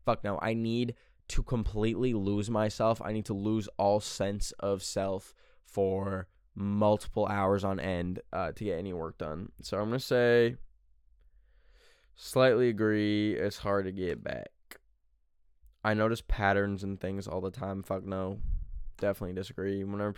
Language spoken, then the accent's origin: English; Canada; even though I grew up in Canada and we don't have the fucking CIA.